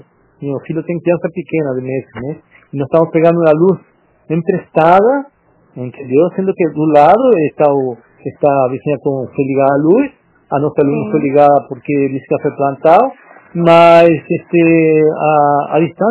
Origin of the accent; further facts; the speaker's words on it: Uruguay; Portuguese is a second language; now in Brazil; moro aqui no Brasil, sou uruguaio, moro no Brasil há 37 anos.